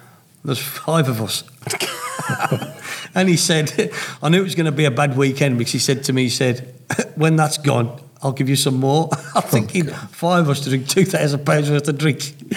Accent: West Midlands, United Kingdom; accent: Black Country; We were asking all the locals, have you heard, in my black country accent, have you heard of the Les Lappin Hotel?

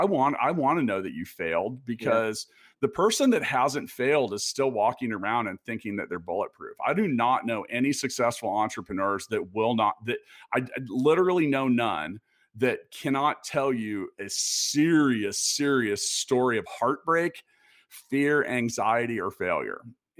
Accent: Kansas City, Missouri, United States; it's a really cool event brought to you by the people in my hometown in Kansas City.

